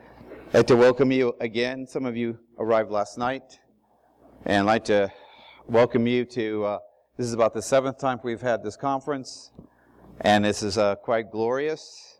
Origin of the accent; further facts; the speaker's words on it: Ohio, United States; For those of you who don't know me … I am from Ohio, presently living in Cincinnati, Ohio.